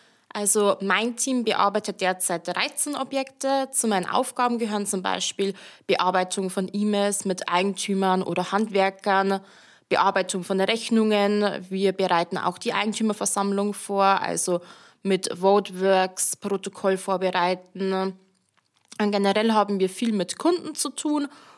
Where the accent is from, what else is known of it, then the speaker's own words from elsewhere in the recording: Passau, Bavaria, Germany; Ich komme aus Niederbayern, genauer gesagt aus Passau. Und ich habe dort einen Realschulabschluss gemacht, habe auch dort meine Ausbildung absolviert zur Immobilienkauffrau.